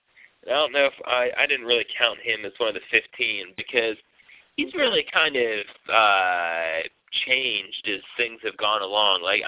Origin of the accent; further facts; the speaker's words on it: Pennsylvania, United States; accent: Western Pennsylvania; anybody that hasn't listened to my hick accent before from Pennsylvania … pronounces C-O-L-O-R as Keller, so...